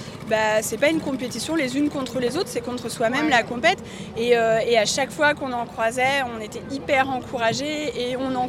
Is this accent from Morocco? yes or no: no; Martinique, France; ils sont hyper loin parce que je viens de Martinique.